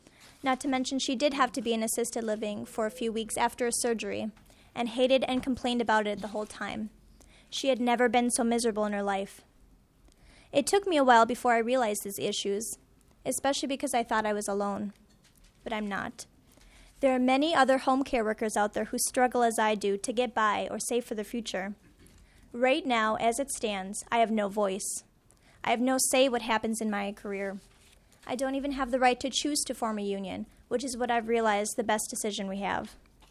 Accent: Rosemount, Minnesota, United States; I'm 23 years old, and I'm from Rosemount.

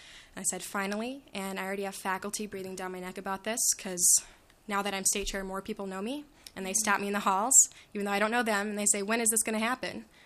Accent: Sioux Falls, South Dakota, United States; I'm from Sioux Falls, South Dakota.

